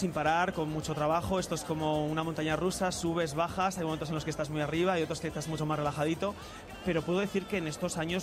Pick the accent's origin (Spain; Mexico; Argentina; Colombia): Spain; Vitoria, Basque Country; now in Madrid, Spain; Y dejé Vitoria, mi tierra querida, pues por obligación, ¿no?